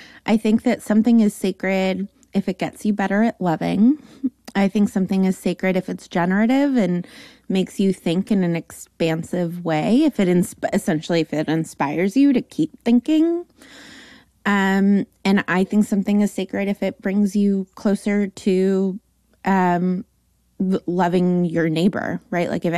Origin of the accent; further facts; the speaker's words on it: San Fernando Valley, California, United States; San Fernando Valley. So I come by my likes and totallys and definitelys very authentically. I grew up Jewish in a large Orthodox Jewish family, extended family.